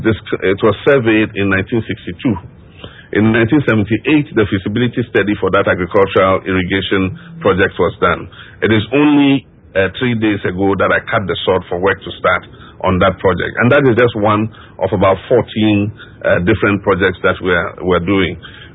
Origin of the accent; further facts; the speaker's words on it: Tamale, Northern Region, Ghana; When I was a young boy growing up in Tamale, a lot of young people were involved in agriculture.